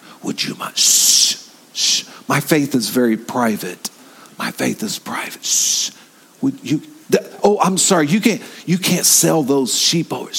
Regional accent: the South, United States; Now, we're from the South.

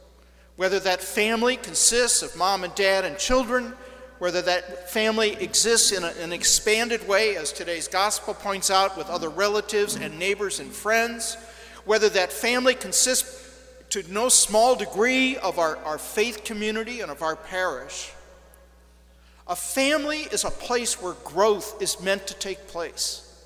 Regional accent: St. Louis, Missouri, United States; I grew up in St. Louis, Missouri, not Bethlehem or Nazareth.

